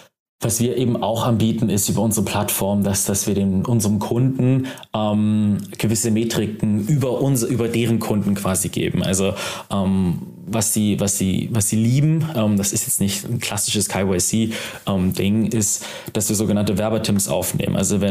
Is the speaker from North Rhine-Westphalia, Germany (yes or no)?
no; Hamburg, Germany; born there; Ich bin ja gebürtiger Hamburger